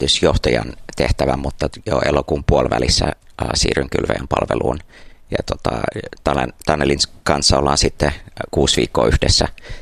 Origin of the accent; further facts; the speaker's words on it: Taiwan; Joo, ja sitten mandariini Kiina, että synnyin ja kasvoin Taiwanissa ja opin kiinan kielen 5-6-vuotiaana, niin en nyt uskalla sanoa, että on äidinkielen taso